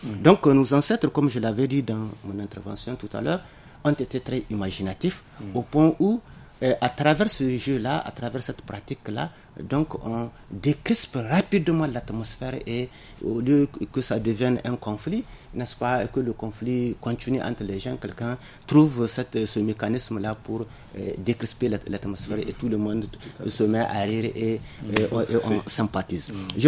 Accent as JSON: {"language": "French", "country": "Niger", "said": "Il a su que nous sommes des Nigériens."}